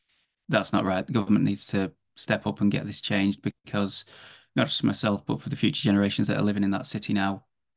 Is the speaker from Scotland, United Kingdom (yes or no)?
no; Rochdale, North West England, United Kingdom; So I grew up in Rochdale, which is just on the outskirts of Manchester. I've lived there all my life